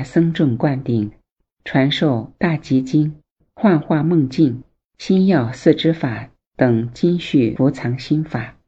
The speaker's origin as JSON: {"language": "Chinese", "region": "Qinghai", "country": "China", "tie": "born there", "said": "我出生在佛教兴盛的果洛扎曲卡，生长在充满佛教气氛的环境里。"}